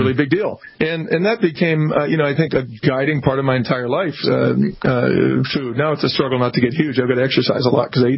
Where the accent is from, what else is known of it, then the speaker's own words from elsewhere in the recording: Boulder, Colorado, United States; also born or lived in East Coast; I was born on the East Coast, came to Boulder, Colorado as a young kid, grew up in Boulder, Colorado